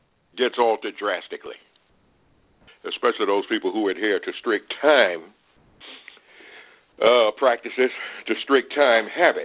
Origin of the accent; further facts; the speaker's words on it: North Carolina, United States; when I was a kid in North Carolina